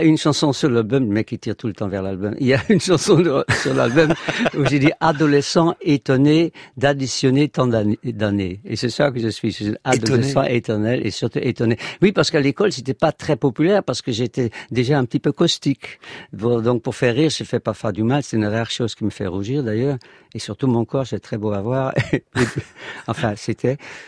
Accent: Netherlands; French is a second language; now in France; Moi, je suis parti des Pays-Bas parce que j'ai de la génération beat

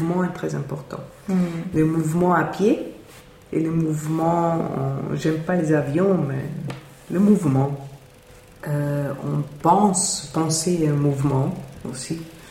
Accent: Vienna, Austria; Je suis partie plusieurs fois de Vienne. Je suis toujours rentrée, retournée. Quand j'étais jeune, je voulais toujours partir, ne pas vivre dans cette ville.

